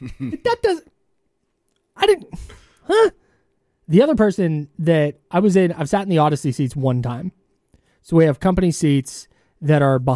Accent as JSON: {"language": "English", "region": "California", "country": "United States", "tie": "born or raised there", "lives_now": "Sacramento, United States", "said": "So if you don't know this about me, I grew up in the Bay Area. I'm a Warriors fan."}